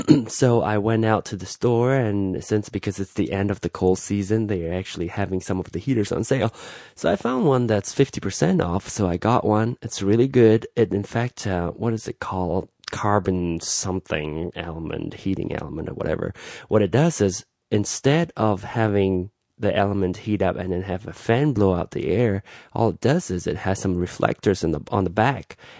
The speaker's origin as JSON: {"language": "English", "country": "Malaysia", "lives_now": "United States", "said": "I'm from Malaysia"}